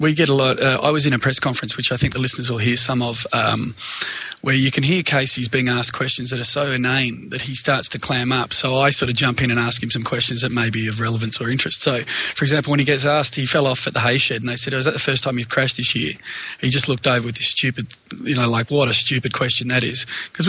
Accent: Melbourne, Victoria, Australia; we had a public appearance here for Casey in Melbourne, Australia, which is my hometown

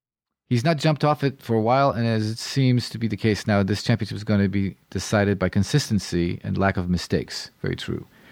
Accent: United States; I'm an American. We all have the same accent, as far as you're concerned.

